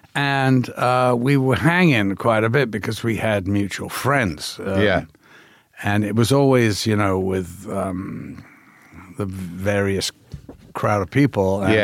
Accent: Liverpool, North West England, United Kingdom; You know, I'm from Liverpool

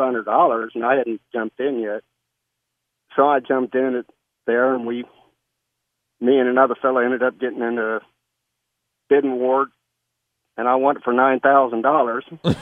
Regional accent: Houston, Texas, United States; And I'm originally from Houston, and I was at the Houston Livestock Show and Rodeo at a party

